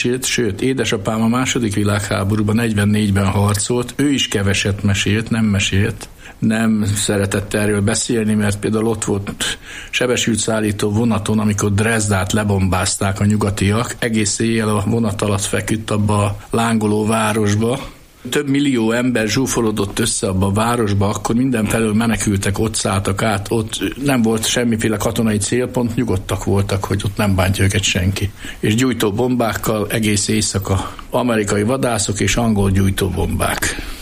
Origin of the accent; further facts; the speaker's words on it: Békés, Hungary; born there; Én már itt születtem Békés megyébe